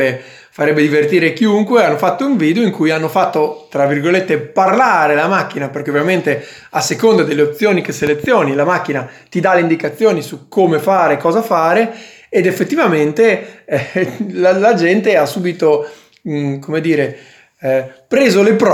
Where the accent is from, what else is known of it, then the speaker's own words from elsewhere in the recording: Bologna, Emilia-Romagna, Italy; noi siamo di Bologna e sinceramente ammetto la mia mancanza, io il dialetto lo parlo pochissimo, anzi quando provo a parlarlo dico delle castronerie